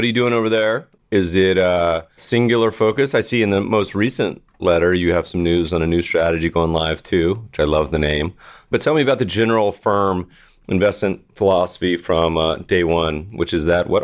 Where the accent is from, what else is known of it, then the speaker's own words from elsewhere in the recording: Winston-Salem, North Carolina, United States; I grew up partially in North Carolina, Vaca Road. My grandfather worked at R.J. Reynolds. I went to R.J. Reynolds High School.